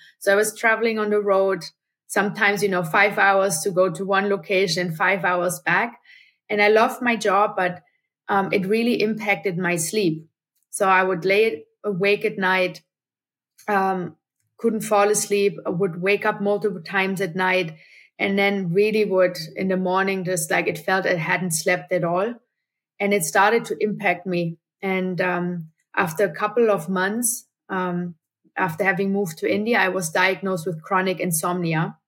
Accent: Germany; I grew up in Germany originally.

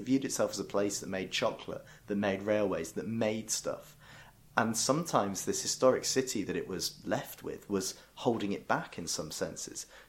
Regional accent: York, Yorkshire and the Humber, United Kingdom; I grew up near York and it's my home city, and I do have a deep sense of civic pride.

